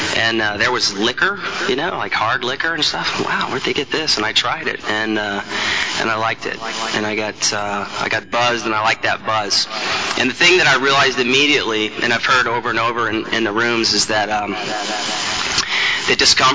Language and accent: English; Texas, United States; also born or lived in Billings, Montana; I was born in Billings, Montana. Lived there for 3 years, moved to Texas, so I claim that I'm a Texan. Spent most of my life growing up in Texas.